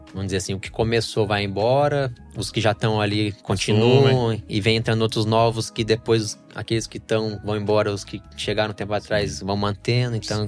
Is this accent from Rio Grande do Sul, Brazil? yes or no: yes; Porto Alegre, Rio Grande do Sul, Brazil; Sou de Porto Alegre, natural.